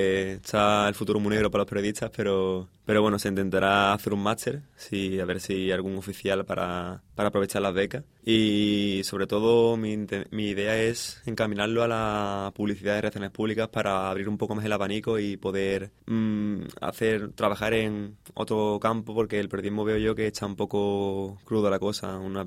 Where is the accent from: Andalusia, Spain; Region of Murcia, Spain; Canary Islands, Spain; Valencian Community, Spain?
Andalusia, Spain; Jerez; Yo vengo de Jerez, pequeñita